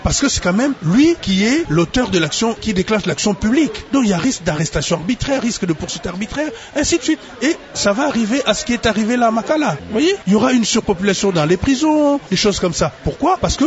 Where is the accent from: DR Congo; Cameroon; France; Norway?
DR Congo; Kenge, Kwango; Moi, je suis des Kenge, je pouvais me retrouver à Lubumbashi, j'étais Zaïrois.